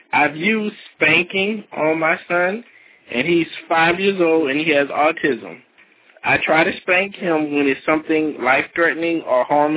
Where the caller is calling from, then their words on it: Louisiana, United States; I'm calling from Louisiana.